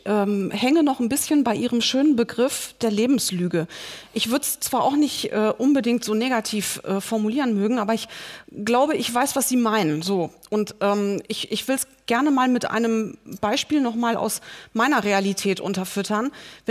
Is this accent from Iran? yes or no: yes; Iran; Ich stamme aus dem Iran, ich bin im Iran aufgewachsen